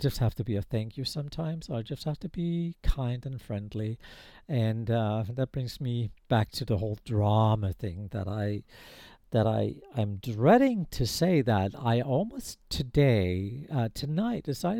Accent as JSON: {"language": "English", "country": "Denmark", "said": "I am a Dane. I go … That's who I am. Okay. So I came from the Nordics. I have that Nordic background."}